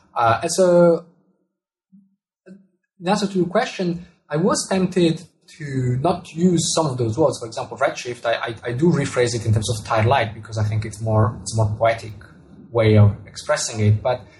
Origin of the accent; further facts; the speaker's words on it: Italy; first language Italian; English is a second language; telescope in Italian, which is my mother tongue, is masculine.